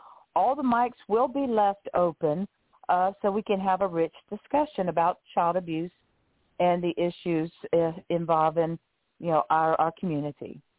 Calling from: Pompano Beach, Florida, United States; I am calling in from Pompano Beach, Florida, beautiful, beautiful area of the country

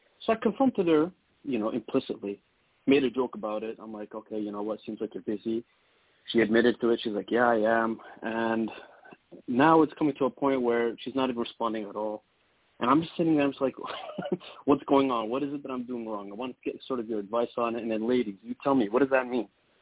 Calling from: Toronto, Ontario, Canada; I'm calling from Toronto, so I wanted to, you know, give you guys much love.

